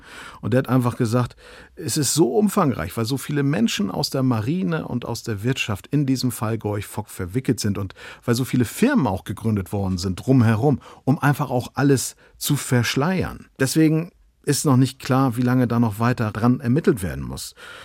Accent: Kiel, Schleswig-Holstein, Germany; Weil ich als Kieler einfach die Gorch-Vork auch wieder in ihrem Heimathafen sehen würde

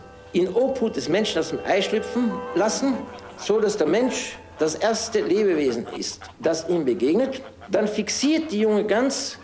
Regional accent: Vienna, Austria; born there; Ich bin in Wien geboren, und zwar aus Überzeugung, erinnere mich aber nicht daran.

